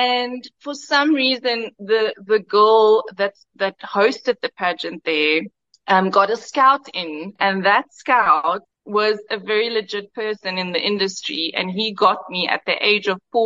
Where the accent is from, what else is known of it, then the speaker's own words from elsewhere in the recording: Karoo, South Africa; I'm a self-proclaimed farm girl. Well, self-proclaim it, but I'm from the Karoo. My dad was a farmer.